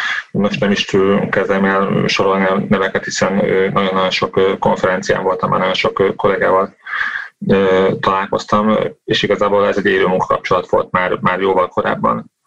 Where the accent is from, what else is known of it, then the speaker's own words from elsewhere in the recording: Budapest, Hungary; semmilyen kötődésem nincsen, tehát egy budapesti magyarországi magyar vagyok.